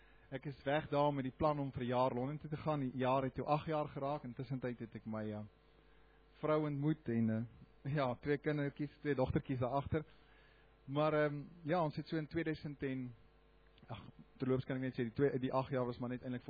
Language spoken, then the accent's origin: Afrikaans; Namibia; Maar ja, ek is oorspronklik uit Namibië, so 8 jaar terug het groot geword daar, so klaar gemaak, daar gewerk